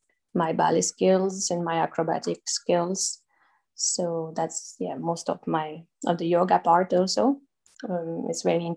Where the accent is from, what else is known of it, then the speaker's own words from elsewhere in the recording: France; English is a second language; now in Spain; I come from France. I am at the moment based in Spain